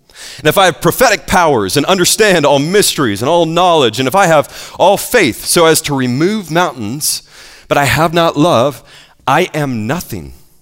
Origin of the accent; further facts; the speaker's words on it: the South, United States; I'm from the South, I've returned to the South now, and I know how it goes here sometimes.